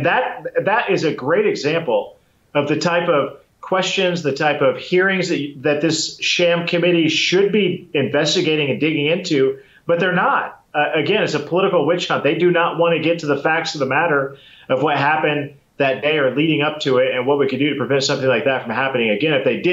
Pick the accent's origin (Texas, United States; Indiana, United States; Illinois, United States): Indiana, United States; Columbia City; It's $5.25 a gallon in my hometown in Columbia City, Indiana.